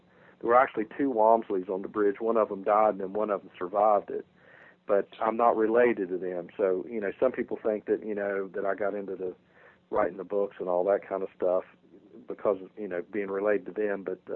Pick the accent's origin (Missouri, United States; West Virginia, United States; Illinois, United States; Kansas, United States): West Virginia, United States; Point Pleasant; also born or lived in Gallipolis, United States; I grew up in Point Pleasant, but my wife's from here in Gallipolis.